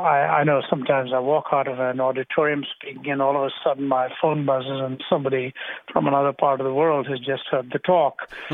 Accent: Delhi, India; moved away as an adult; also born or lived in Chennai / Canada; I was born and raised in India. I was born in the southern city of Chennai, raised in the city of Delhi. And when I was 20, my father moved my older brother and me to Canada, where I lived for about 10 years.

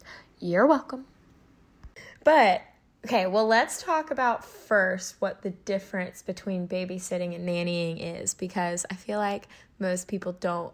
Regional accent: Knightdale, North Carolina, United States; But I grew up in Knightdale, so I grew up going here all the time

